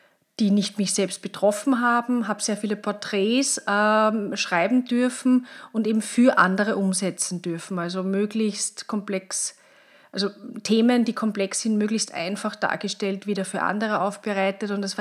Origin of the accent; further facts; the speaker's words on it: Vienna, Austria; accent: Austrian; Ich bin, wie du vielleicht an meiner Stimme, an meinem Dialekt hörst, Österreicherin, lebe am Stadtrand von Wien